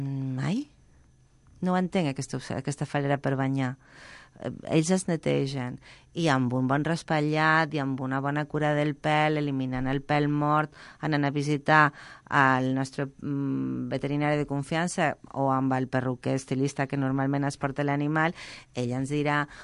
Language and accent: Catalan; Zaragoza, Aragon, Spain; T'ho dic jo que sóc de Saragossa? Mai.